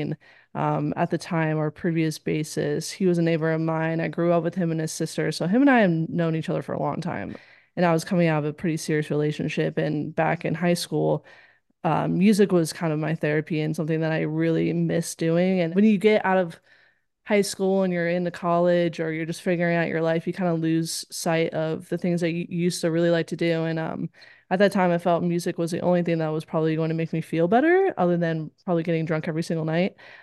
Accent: Cypress, California, United States; now in Cleveland, United States; I'm from Cypress area. So it's like a half hour from Long Beach down.

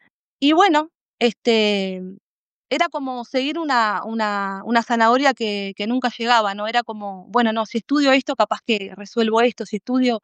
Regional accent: Rivera, Uruguay; soy oriunda de Rivera, para los que no saben

